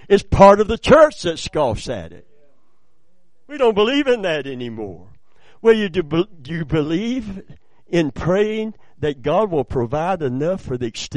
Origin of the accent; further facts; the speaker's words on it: Kentucky, United States; it's because I'm from Kentucky, and every now and then the Kentucky comes out.